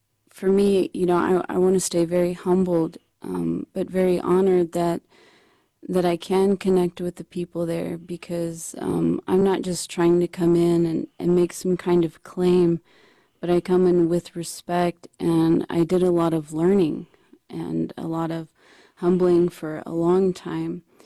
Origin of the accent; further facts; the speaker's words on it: Colorado, United States; because I grew up in Colorado in white schools.